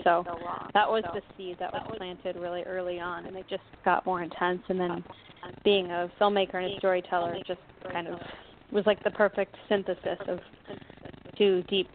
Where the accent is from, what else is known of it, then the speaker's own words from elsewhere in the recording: Los Angeles, California, United States; I grew up in Los Angeles my whole life. I've lived in a couple other places, but this is my home for the most part.